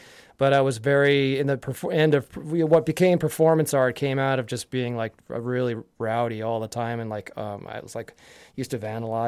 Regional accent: Yardley, Pennsylvania, United States; I grew up in Yardley, Pennsylvania, which is one town over from the band … that I mentioned before.

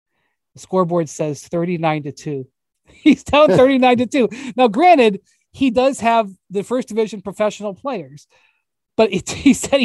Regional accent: Cleveland, Ohio, United States; which I'm from Cleveland, but you know, Christmas Day in Cleveland by yourself

